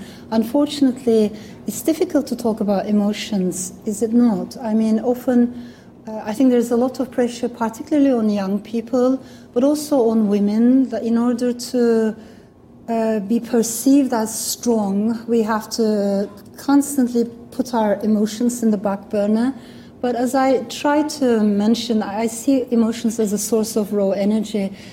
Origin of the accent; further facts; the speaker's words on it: Ankara, Turkey; also born or lived in Strasbourg, France; I was born in France, in Strasbourg, but I did not live in Strasbourg for a long time because my parents got separated. My father stayed in France, he got married again, and my mother brought me to Turkey, to Ankara.